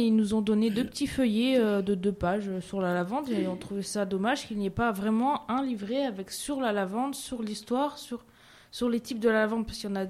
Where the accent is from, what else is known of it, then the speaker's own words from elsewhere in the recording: Manosque, Provence-Alpes-Côte d'Azur, France; born there; Oui, je suis née à Manosque.